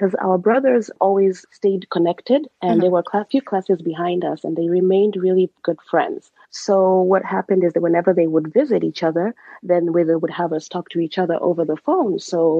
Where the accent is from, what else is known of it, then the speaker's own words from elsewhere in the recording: Kenya; This was back in Kenya because we're both from Kenya. We grew up in Kenya